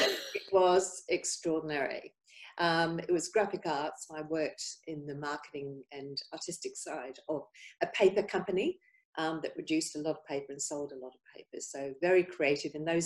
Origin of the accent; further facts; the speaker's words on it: Winchester, South East England, United Kingdom; So I grew up in England, in Hampshire, just outside Winchester, vibrant redhead and the shyest child on the planet.